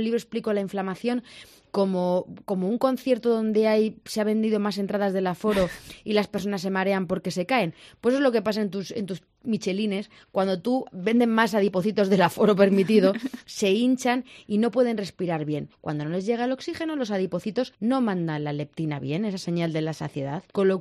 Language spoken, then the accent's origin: Spanish; Belmonte, Castilla-La Mancha, Spain; Bueno, yo soy de Cuenca, yo soy de Belmonte, Cuenca, y yo tenía una farmacia rural en un pueblo de 500 habitantes.